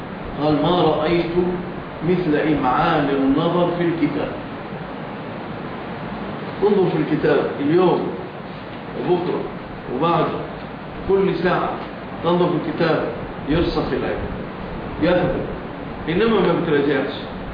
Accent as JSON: {"language": "Arabic", "country": "Egypt", "said": "إحنا طبعا مشهور عندنا في مصر الفول إيه؟"}